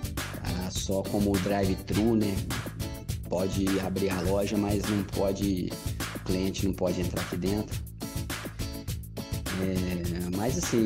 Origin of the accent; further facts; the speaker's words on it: Franca, São Paulo, Brazil; Voltei pra minha cidade natal, em Franca. Voltei numa época bem atípica, né?